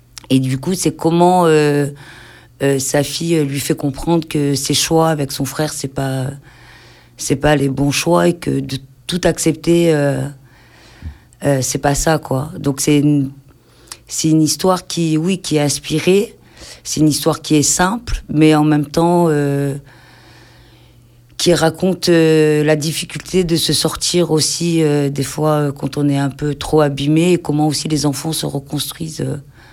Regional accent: Le Cannet, Provence-Alpes-Côte d'Azur, France; Donc moi je viens de Cannes l'Avocat, donc dans des quartiers populaires.

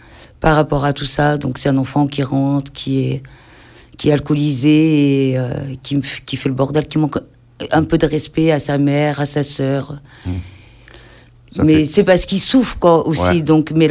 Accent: Le Cannet, Provence-Alpes-Côte d'Azur, France; Donc moi je viens de Cannes l'Avocat, donc dans des quartiers populaires.

